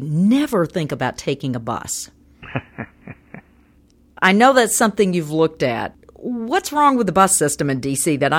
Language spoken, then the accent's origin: English; the South, United States; as you say, and I'm a Southerner, so I know exactly what you're talking about